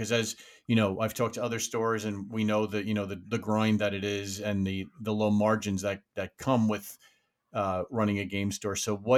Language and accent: English; New York, United States; for somebody like myself, that I'm from New York